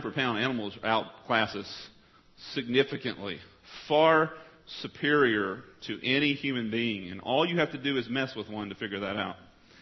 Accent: Texas, United States; When I grew up in East Texas in the woods

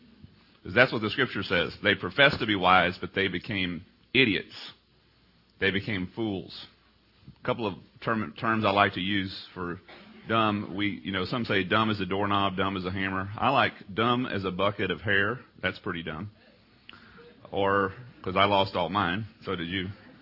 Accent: Texas, United States; I'm a redneck. You know, I'm from East Texas, and we just think real concretely.

